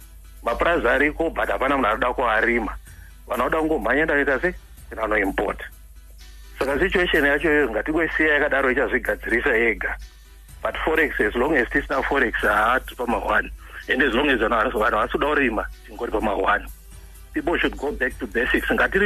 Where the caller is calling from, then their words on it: Zimre Park, Mashonaland East, Zimbabwe; I'm calling from Zimri Park.